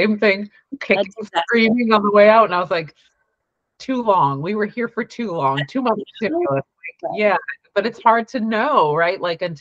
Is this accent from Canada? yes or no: no; Massachusetts, United States; born there; also born or lived in New Hampshire; I did not love living in New Hampshire. I got out of there as soon as I could. I was born in Massachusetts.